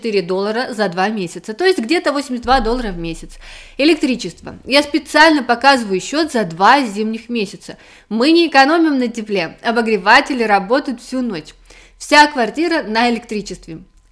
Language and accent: Russian; Australia; я из Австралии.